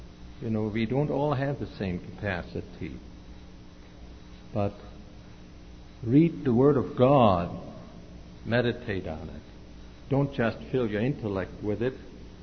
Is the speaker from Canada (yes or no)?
no; Germany; When I was growing up in Germany